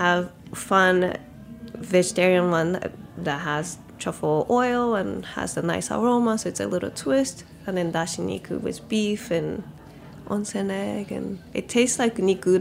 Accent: Fukuoka, Japan; And I picked it because it relates back to my hometown. And if you're from Fukuoka, it'll be like, oh, that's what it's from.

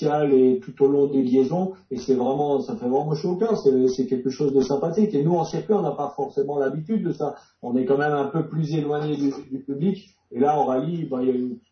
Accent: Grand Est, France; born there; Le rallye se déroule en Alsace, c'est ma région natale.

